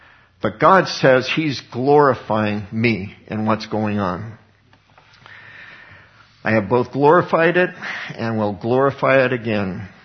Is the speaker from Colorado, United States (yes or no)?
yes; Colorado, United States; He was living in my hometown in Colorado.